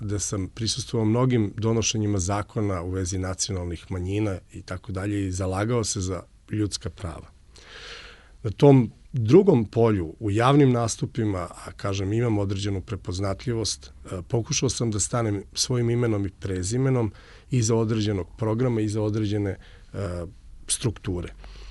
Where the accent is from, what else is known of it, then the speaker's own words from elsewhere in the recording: Dimitrovgrad, Southern and Eastern Serbia, Serbia; Odrastao sam u Dimitrovgradu gde su Bugari većina.